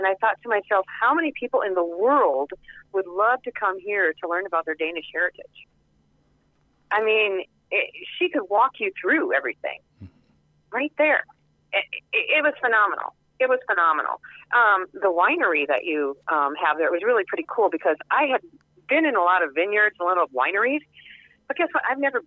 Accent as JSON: {"language": "English", "town": "Mason City", "region": "Iowa", "country": "United States", "tie": "born or raised there", "said": "Mason City area, north central Iowa is where I live. That's my hometown."}